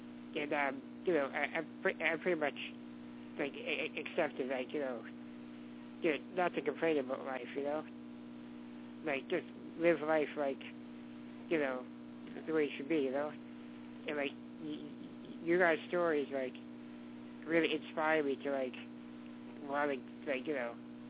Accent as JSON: {"language": "English", "town": "Boston", "region": "Massachusetts", "country": "United States", "said": "I'm from Boston."}